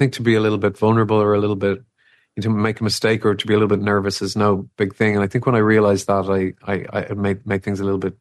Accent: Ireland; I think maybe it's something to do with being Irish as well, is I still want to be able to connect with people on a day-to-day basis.

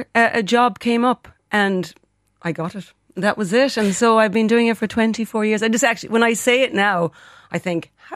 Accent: Wexford, Leinster, Ireland; moved away as an adult; now in Dingle, Ireland; I'm originally from Wexford, but I moved to Dingle about 32 years ago.

